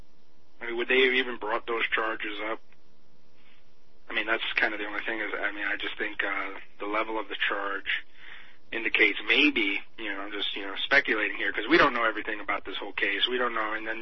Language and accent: English; New York City, New York, United States; also born or lived in Tampa; Not born, you know. I mean, raised, you know. I mean, you know, I was bouncing around a lot as a kid